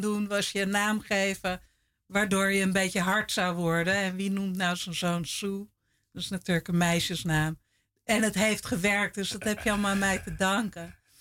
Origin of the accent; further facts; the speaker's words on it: Amsterdam, North Holland, Netherlands; Nou woonde ik op waarvan mensen nu zeggen, oh, maar dat is de Goudkust van Noord.